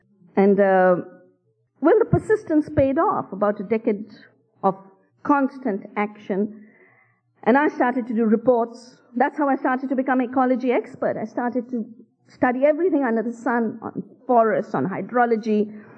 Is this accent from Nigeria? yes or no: no; Uttarakhand, India; I went to visit my favorite spots in the Himalaya. I come from the Himalaya.